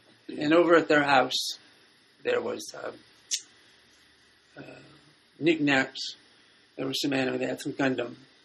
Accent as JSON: {"language": "English", "town": "Seattle", "region": "Washington", "country": "United States", "tie": "born or raised there", "said": "I grew up in Seattle and around Japanese nationals"}